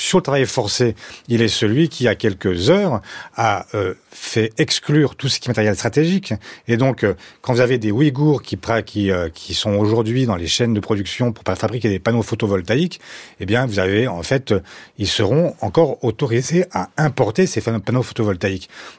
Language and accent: French; France; Oui, je suis français.